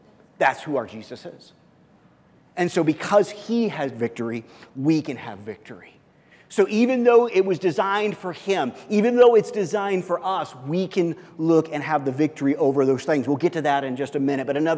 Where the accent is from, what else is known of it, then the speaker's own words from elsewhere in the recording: Midwest, United States; I grew up in the Midwest, and one of the things about this time of year that always seemed to be important and vital